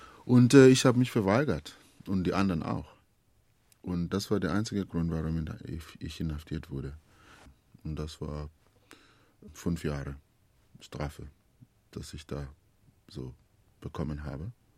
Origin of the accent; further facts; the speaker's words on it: Eastern Cape, South Africa; Weil ich bin in Transkei zur Schule gegangen, wo eigentlich keine Weiße gab.